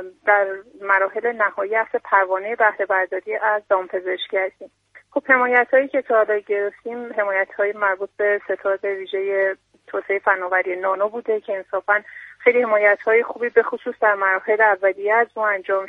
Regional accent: Zanjan, Zanjan Province, Iran; خب من توی زنجان ساکنم و خودم هم اهل زنجانم

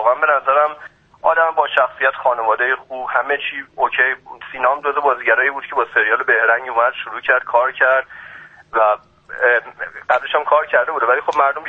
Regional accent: Iran; رسالت خودمون رو به عنوان یه ایرانی برای هموطنمون یادمون نره

